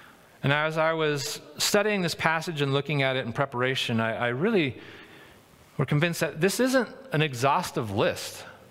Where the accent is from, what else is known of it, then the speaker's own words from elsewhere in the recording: United States; do I believe this because I was raised in America and that's influencing me